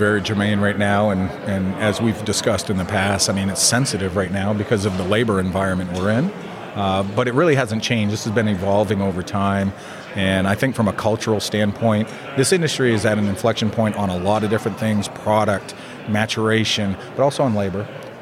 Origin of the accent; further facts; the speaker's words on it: Maine, United States; moved away as an adult; So I had mentioned to you earlier, I grew up in Maine and I went in the military for a long time. And then after the military, I got out and I found myself in Florida.